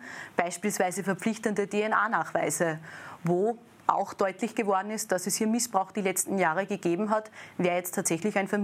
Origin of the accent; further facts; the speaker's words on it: Linz, Upper Austria, Austria; born there; In meiner Geburtsstadt Linz